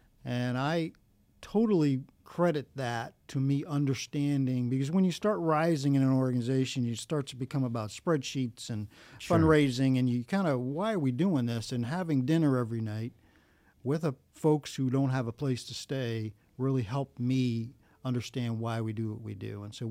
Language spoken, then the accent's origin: English; New York City, New York, United States; I born and raised in New York City.